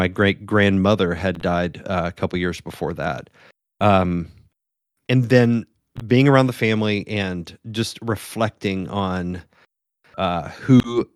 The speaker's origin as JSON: {"language": "English", "region": "West Virginia", "country": "United States", "said": "It's like, yeah, I'm from West Virginia. This is that my family is, you know, from, you know, they're country folks"}